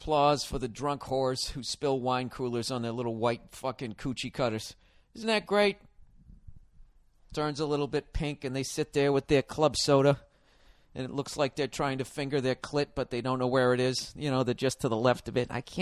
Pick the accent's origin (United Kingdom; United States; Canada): United States; And I don't look at my life and find any fault because I'm an American.